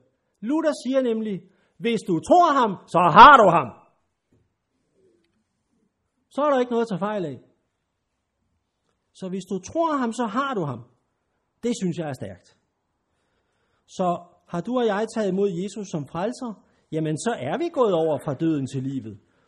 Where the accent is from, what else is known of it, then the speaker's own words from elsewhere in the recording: Copenhagen, Capital Region of Denmark, Denmark; selvom jeg er københavner